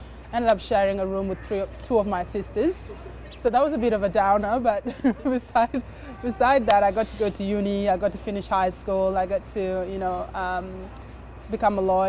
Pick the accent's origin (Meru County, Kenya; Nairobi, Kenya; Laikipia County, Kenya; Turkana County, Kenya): Turkana County, Kenya; Kakuma; also born or lived in Ethiopia; now in Australia; I was born in Ethiopia, a refugee camp called Itam, and then sometime soon after we moved to Kakuma refugee camp, which is where I spent most of my childhood.